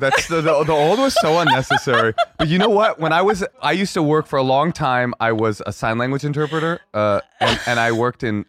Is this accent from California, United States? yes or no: yes; California, United States; No, it's like, first of all, I'm from California. And we eat hummus, okay?